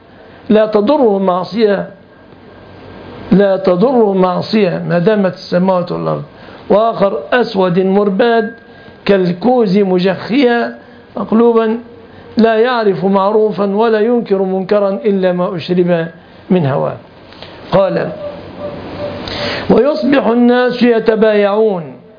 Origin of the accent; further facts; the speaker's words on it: Egypt; عندنا في مصر نسميها إذا جاءت جمرة على رجلك ترى انتفاخا، نسميها المصريون البربيئة